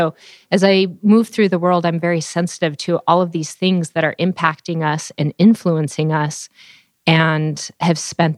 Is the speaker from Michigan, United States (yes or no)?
no; Wyoming, United States; So I'm originally from Wyoming. Both my mother and father's side of the family immigrated to the U.S. and homesteaded in Wyoming.